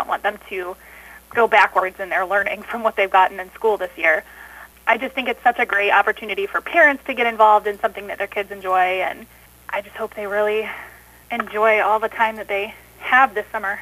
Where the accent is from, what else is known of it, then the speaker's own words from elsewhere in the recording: Frytown, Canada; I grew up in Frytown, and then I moved out into the country after I got married, and now we're moving to Wellman next weekend.